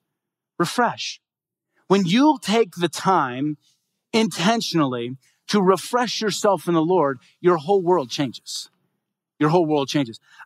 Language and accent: English; United States; And as an American, it will drive you absolutely crazy, right?